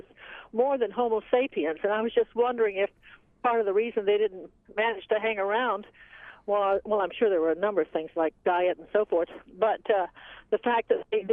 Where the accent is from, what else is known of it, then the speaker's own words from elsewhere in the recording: the South, United States; growing up in the South, when racism was really seemed like the dominant force